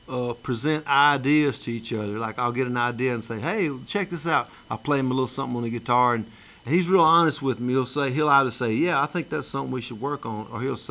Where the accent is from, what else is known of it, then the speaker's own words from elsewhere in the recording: Tupelo, Mississippi, United States; Who was from my hometown, Tupelo, Mississippi.